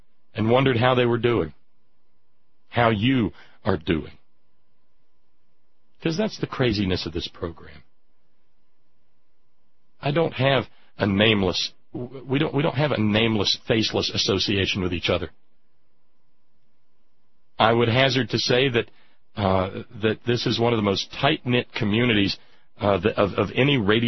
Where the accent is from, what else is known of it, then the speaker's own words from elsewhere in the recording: the South, United States; I experienced it growing up in the South.